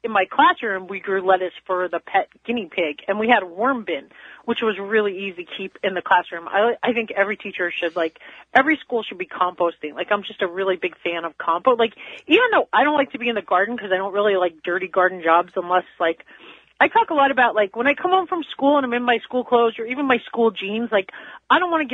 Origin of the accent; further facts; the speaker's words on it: New York, United States; because I grew up in New York and I was visiting my mom